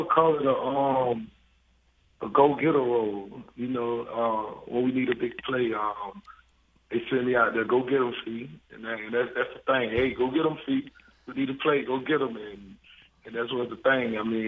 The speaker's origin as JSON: {"language": "English", "town": "Pahokee", "region": "Florida", "country": "United States", "said": "I came from Pahokee, a small city, you know."}